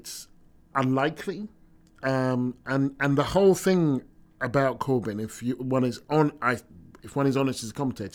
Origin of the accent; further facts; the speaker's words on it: Stevenage, East of England, United Kingdom; Because speaking for the kind of people that I grew up with in Stevenage, they don't much like toffs.